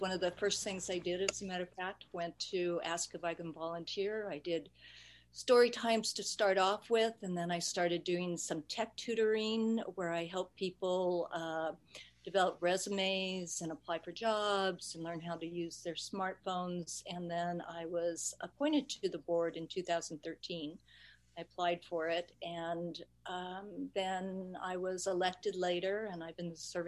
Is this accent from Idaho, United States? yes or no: yes; Idaho, United States; I'm an Idaho native. I was born in Idaho, got sort of taken away for a little time, but I'm back.